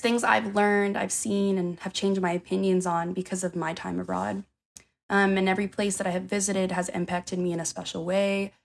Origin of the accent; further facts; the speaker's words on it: Florida, United States; also born or lived in Germany; So for me, you know, I grew up in Florida my whole life, so I never got to experience the seasons, and I truly got to get that when I was in Germany.